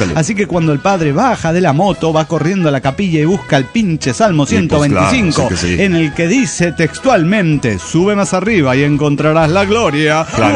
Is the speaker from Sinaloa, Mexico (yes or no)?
no; Reynosa, Tamaulipas, Mexico; de Reynosa, Tamaulipas.